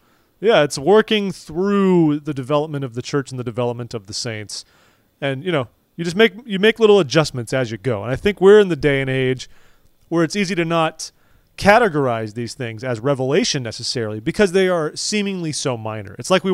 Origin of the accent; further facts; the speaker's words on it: United Kingdom; It'll sound better coming from you. I'm just a British guy.